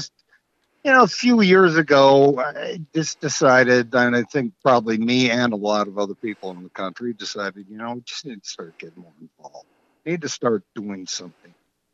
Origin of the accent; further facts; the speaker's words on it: Austin, Minnesota, United States; I grew up in Austin, which is, further south from here.